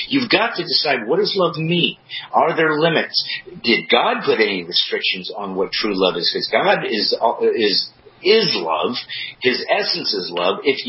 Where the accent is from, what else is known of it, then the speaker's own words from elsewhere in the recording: United States; But I'm American, so my first responsibility, I think, is for the territory I was in.